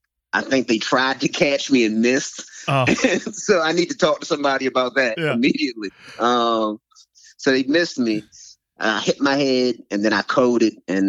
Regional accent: Baltimore, Maryland, United States; and then I'm like, you know, I'm from Baltimore.

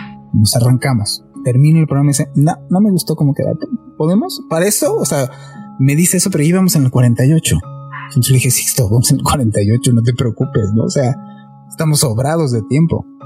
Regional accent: Mexico City, Mexico; Pues mira, la gente no lo creería, pero nosotros somos de la Ciudad de México, ¿verdad?

